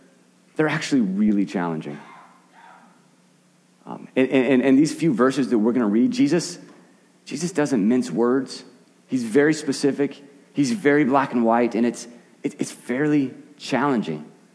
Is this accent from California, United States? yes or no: no; Arizona, United States; growing up in Arizona, I grew up basically, the town I lived in was right on the Continental Divide.